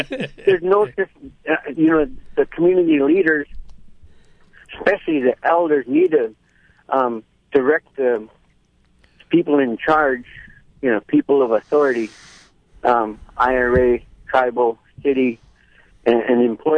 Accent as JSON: {"language": "English", "town": "Bethel", "region": "Alaska", "country": "United States", "tie": "born or raised there", "said": "Forget Bethel. I don't care about Bethel. Hey. My hometown. It's my hometown, but, you know, they have so many things going on here."}